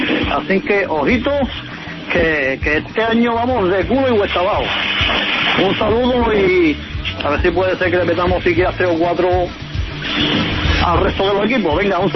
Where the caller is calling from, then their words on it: Valverde del Camino, Andalusia, Spain; de Valverde del Camino.